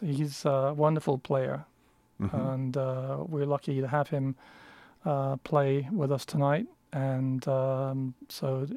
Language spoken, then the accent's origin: English; England, United Kingdom; I mean, I'm from England, so it's very similar.